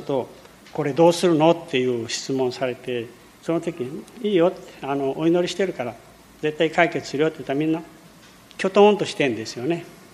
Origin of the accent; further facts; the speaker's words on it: Brazil; Japanese is a second language; now in Japan; 私は、まあ、日本語が少しできることと、ブラジル出身なので